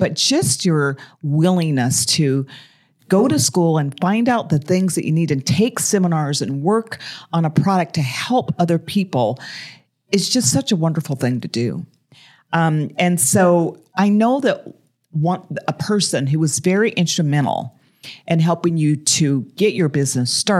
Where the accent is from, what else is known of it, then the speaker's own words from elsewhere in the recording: Utah, United States; and I'm from Utah, okay, and I was raised in, you know, 60s, 70s, early 80s in Utah